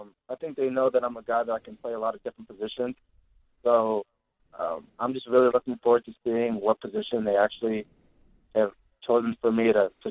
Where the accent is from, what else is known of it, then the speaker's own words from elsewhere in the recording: Grafton, United States; also born or lived in London, United Kingdom; I moved actually to my hometown, which I call my hometown now, Grafton, in the middle of 6th grade. I went to Grafton High School